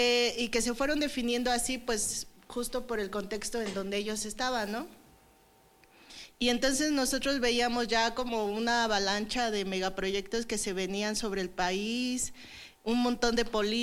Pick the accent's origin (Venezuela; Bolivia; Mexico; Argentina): Mexico; Oaxaca; soy de Oaxaca, soy de la Mixteca Alta.